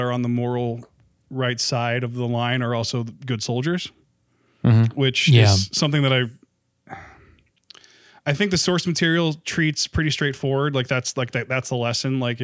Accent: Virginia, United States; That part I am familiar with because growing up in Virginia, I went to so many battlefields from so many wars to watch reenactors do that shit.

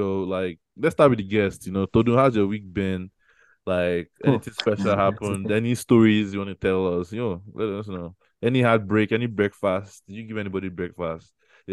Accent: Lagos, Nigeria; We just love Lagos. We are from Lagos, you know.

